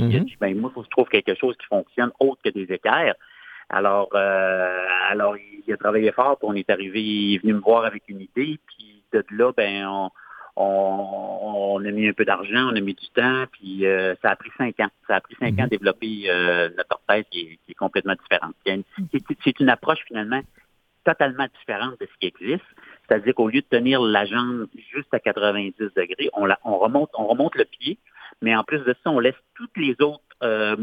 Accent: Quebec City, Quebec, Canada; Alors moi, je viens de, on est de Québec tous les deux

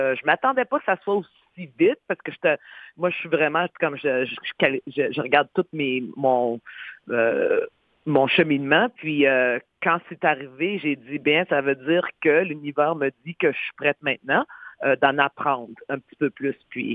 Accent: Sorel, Quebec, Canada; moi, je viens de Sorel-Québec, puis lui vient de Québec.

